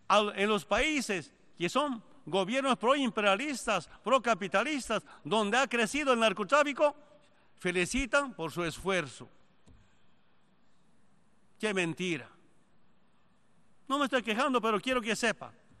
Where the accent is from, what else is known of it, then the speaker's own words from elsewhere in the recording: Bolivia; Nuestro gran deseo como pueblo boliviano es que Estados Unidos devuelva el Guantánamo a Cuba.